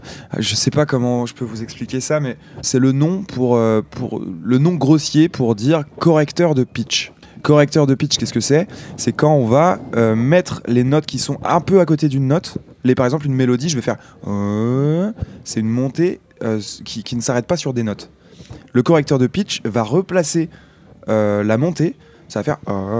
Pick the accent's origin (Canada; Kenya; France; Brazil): France; Lorient, Brittany; now in Rennes, France; Lorient, c'est là d'où je viens, à la base. Et je suis arrivé à Rennes il y a peut-être 10 ans, tu vois. 9 ans, 10 ans, un truc comme ça. Et avant, j'ai passé toute mon enfance à Lorient.